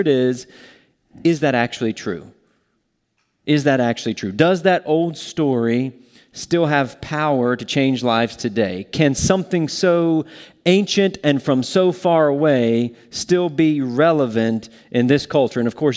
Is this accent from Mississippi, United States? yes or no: no; North Carolina, United States; accent: Southern; moved away as an adult; And I've been up here now for 14 years from North Carolina, and I've lost most of my Southern accent